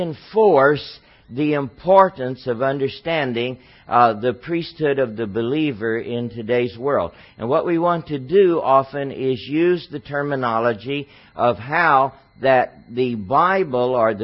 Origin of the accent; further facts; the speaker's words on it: San Antonio, Texas, United States; I grew up in San Antonio, Texas, and after high school went away to college in Missouri and then in Fort Worth.